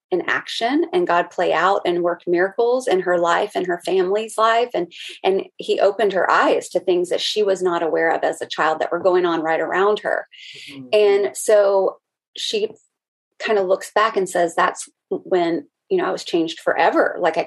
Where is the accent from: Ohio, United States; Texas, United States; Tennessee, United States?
Tennessee, United States; Chattanooga; now in Atlanta, United States; So I am born and raised in the South. I was born in Chattanooga, Tennessee, and I live now in the suburbs of Atlanta.